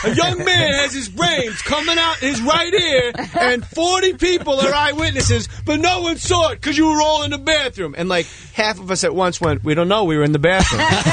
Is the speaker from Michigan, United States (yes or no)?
no; Verona, New Jersey, United States; there was a detective in my hometown, Mr. Detective Huber. But Verona, New Jersey, there's only like 2,000 people, so there's one detective